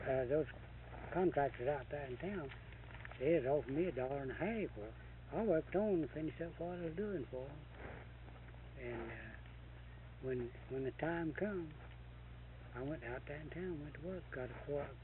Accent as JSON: {"language": "English", "region": "Alabama", "country": "United States", "said": "You know, I'm from Alabama, North Alabama, out west of Birmingham, in Walker County."}